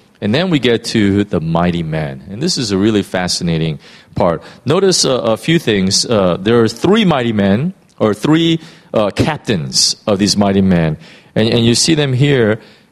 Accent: California, United States; Like when we say, you know, as a Californian, oh man, I wish I had some In-N-Out right now.

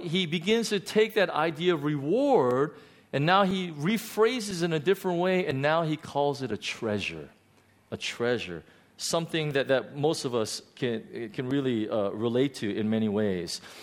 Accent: Los Angeles, California, United States; I'm going back to L.A. It's my hometown. And I know all the good places to eat, and I'm so tempted.

